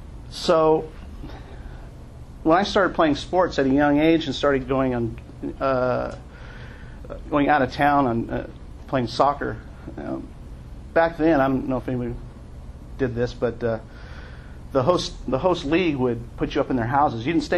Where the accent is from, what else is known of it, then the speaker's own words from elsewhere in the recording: Los Angeles, California, United States; I was raised on the Mexican side of my family in East LA for the first 5-6 years of my life.